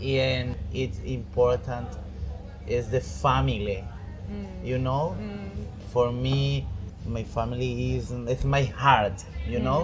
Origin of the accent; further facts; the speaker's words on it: Colombia; English is a second language; I'm trying to speak in English. I'm sorry, the audience. I'm from Colombia.